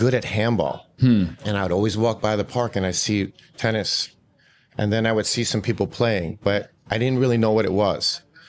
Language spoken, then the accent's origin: English; Manhattan, New York, United States; born there; Well, I was born in Manhattan, in New York.